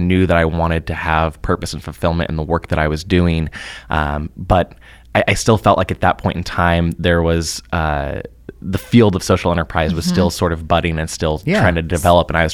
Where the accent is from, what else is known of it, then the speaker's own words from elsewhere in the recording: Lincoln, Nebraska, United States; So I was born and raised here in Lincoln, Nebraska.